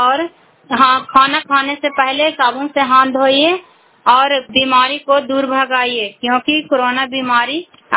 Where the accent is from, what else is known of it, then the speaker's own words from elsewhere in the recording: Bihar, India; मैं क्राइबलॉग से बिलोंग करती हूँ और नालंदा जिला के रहने वाली हूँ।